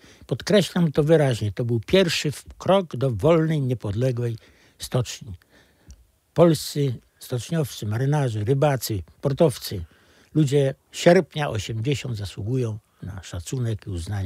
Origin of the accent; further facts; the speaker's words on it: Lviv Oblast, Ukraine; A ja spod Lwowa wychowany, mojej rodzinie 3 oficerów Wojska Polskiego rozstrzelanych w Charkowie, wcześniej w Starobielsku.